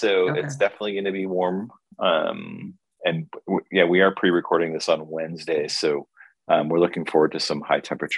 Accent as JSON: {"language": "English", "town": "San Francisco", "region": "California", "country": "United States", "tie": "born or raised there", "said": "like I grew up in San Francisco and see the things that we used to do as, you know, bored youth"}